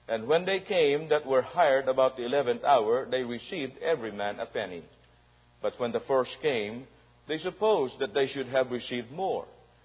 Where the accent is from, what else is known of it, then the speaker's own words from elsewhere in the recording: Philippines; I came from the Philippines